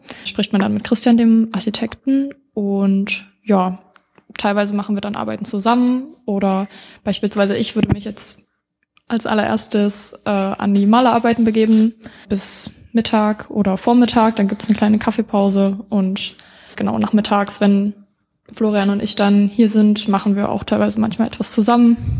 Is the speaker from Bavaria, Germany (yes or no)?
no; Döbeln, Saxony, Germany; born there; now in Halle, Germany; Ich bin 19 Jahre und komme gebürtig aus Döbeln. Das ist eine Kleinstadt in der Nähe von Dresden.